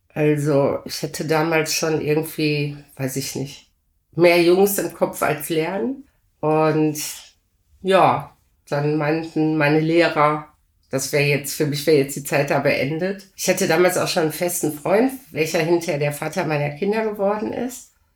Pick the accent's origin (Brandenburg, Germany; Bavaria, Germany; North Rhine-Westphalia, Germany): North Rhine-Westphalia, Germany; Essen; Ja, ich bin ja in Fischlaken groß geworden und wir hatten eine super Kindheit. Da waren wahnsinnig viele Kinder in meinem Alter in der Straße am Hüning. Da war ja die Zechensiedlung, da gab es jede Menge Kinder.